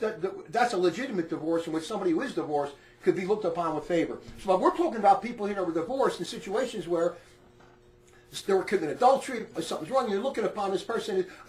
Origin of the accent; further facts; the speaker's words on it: United States; When I grew up in the United States, it was that way.